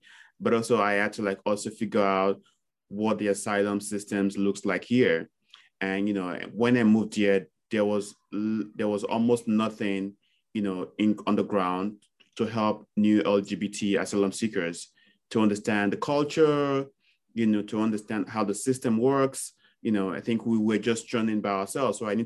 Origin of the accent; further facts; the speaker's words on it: Nigeria; English is a second language; moved away as an adult; now in United States; I am originally Nigerian. I moved to the US about 10 years ago as a refugee. I worked in Nigeria before I moved here